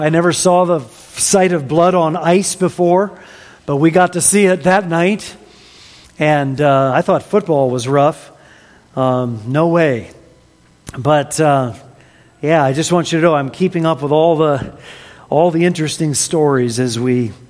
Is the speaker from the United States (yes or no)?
yes; United States; As an American, we do have paved roads in the United States.